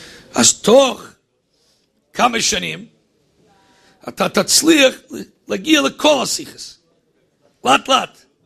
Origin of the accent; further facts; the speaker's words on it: Rehovot, Central District, Israel; אני מרחובות